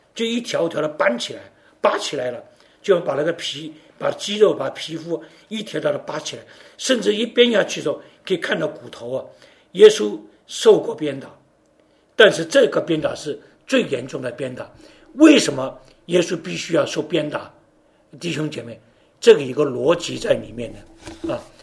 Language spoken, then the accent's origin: Chinese; China; 很简单的，我们中国人办事情，讲两句话就讲完了